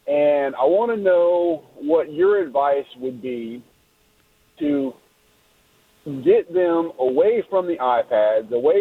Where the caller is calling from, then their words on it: Buford, Georgia, United States; Well, we live in Buford right now. I'm between there and Augusta.